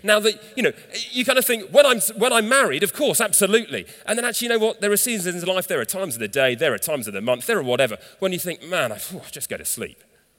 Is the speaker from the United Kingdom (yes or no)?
yes; England, United Kingdom; We're English, aren't we, most of us?